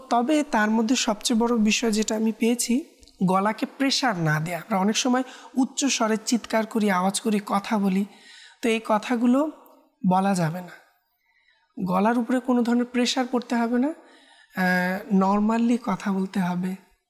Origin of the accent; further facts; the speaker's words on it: Dhaka, Dhaka Division, Bangladesh; also born or lived in Bagerhat / Khulna; তো সেখানে আমার গ্রামের বাড়ি, কিন্তু আমার যখন ছোট, যেহেতু আমার আব্বু বদলি হতেন চাকরি জীবনে, তো খুলনার পর থেকে ঢাকায় বদলি হওয়ার পর থেকেই ছোটবেলা থেকে ঢাকাতে বেড়ে ওঠা এবং এখন পর্যন্ত ঢাকায়।